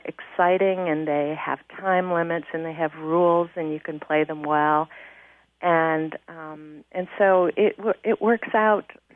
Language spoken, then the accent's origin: English; Indiana, United States; You know, I grew up in Indiana, so I know what March Madness is.